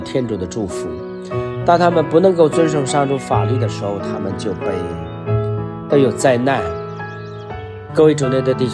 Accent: China; 无论是以色列人，无论是我们中国人，还是我们基督徒，我们都要做一个合神心意的人

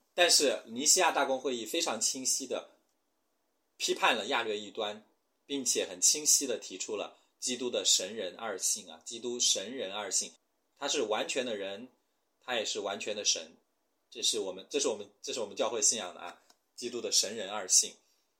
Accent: China; 我们中国人比较熟悉的，中国教育比较熟悉的

